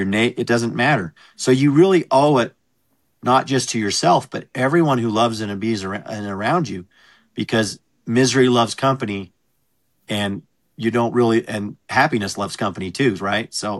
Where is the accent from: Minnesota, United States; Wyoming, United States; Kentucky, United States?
Wyoming, United States; Cokeville; You'd say, I'm from Cokeville, they'd ask you about it.